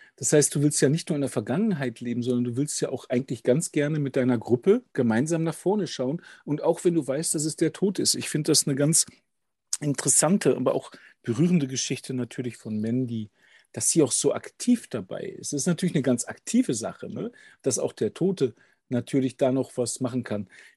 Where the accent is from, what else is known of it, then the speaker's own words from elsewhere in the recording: North Rhine-Westphalia, Germany; Ein Kind des Ruhrgebietes, das ich bin, spricht sowas immer an.